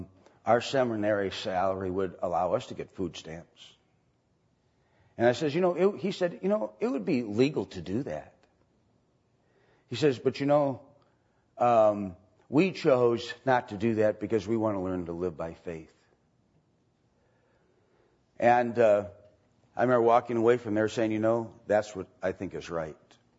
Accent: Waukesha, Wisconsin, United States; And I thought about my hometown, no church. I thought about Waukesha.

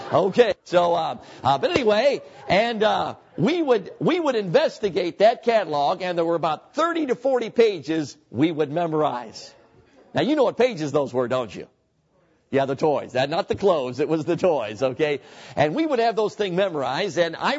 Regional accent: Chicago, Illinois, United States; I guess it's because I grew up in Chicago

